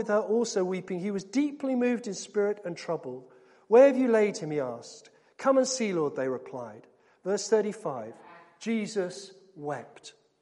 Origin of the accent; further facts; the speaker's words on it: United Kingdom; We're British, or we apologise if we're crying.